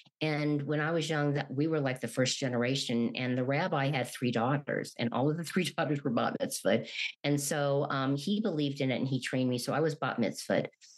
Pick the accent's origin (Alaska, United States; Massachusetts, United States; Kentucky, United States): Kentucky, United States; Louisville; I grew up in Louisville, Kentucky, which is not like that. We have the Kentucky Derby there and there are horses there and horse farms.